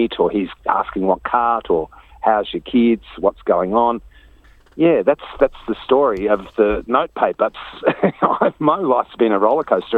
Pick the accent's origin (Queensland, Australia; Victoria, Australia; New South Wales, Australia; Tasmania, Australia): Victoria, Australia; Melbourne; I grew up in Melbourne and I have family in Melbourne.